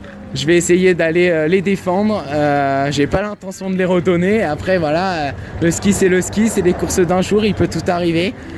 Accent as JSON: {"language": "French", "region": "Provence-Alpes-Côte d'Azur", "country": "France", "said": "je vais retourner dans le sud de la France, ma région d'origine, dans le Var"}